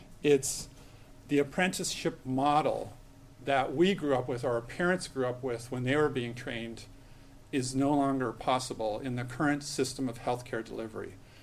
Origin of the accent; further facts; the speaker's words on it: Ontario, Canada; born there; also born or lived in Toronto, Canada; So I was born in Canada, like I said. So of course I lived in Toronto for 23 years